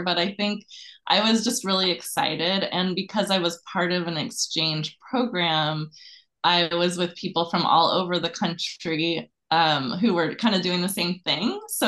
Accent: Oregon, United States; now in Long Beach, United States; Well, I grew up in Oregon. I've been in Southern California, though, since 1999, so I'm coming up on my 25th anniversary.

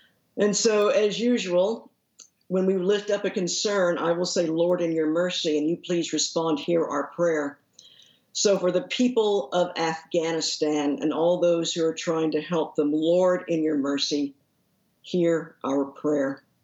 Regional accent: North Richland Hills, Texas, United States; In fact, this Cat Cafe is literally a block away from the church where I grew up there in North Richland Hills.

